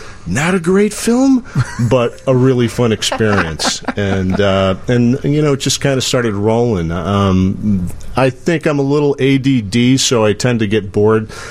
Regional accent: Chicago, Illinois, United States; I think maybe, you know, growing up in Chicago, we had Family Classics with Frazier Thomas.

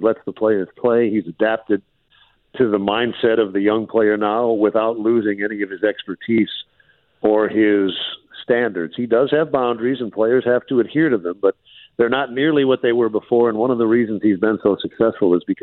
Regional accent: Minneapolis, Minnesota, United States; when I was growing up in Minneapolis, you know, you could hear it at night.

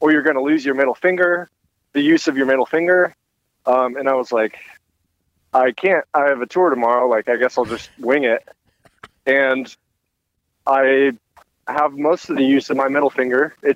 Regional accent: Washington, United States; I'm from Washington. Oh, I've got a lot of family. I grew up outside Seattle, but cool. I've got a lot of family in Yakima and Deer Park.

